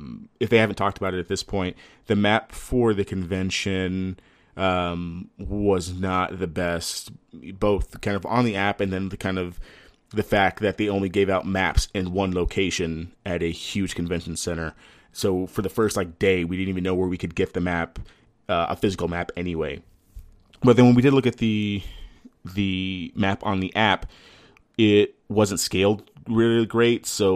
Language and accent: English; Texas, United States; It's too cold in Boston. Move it to the summer. I'm from Texas. It's too cold.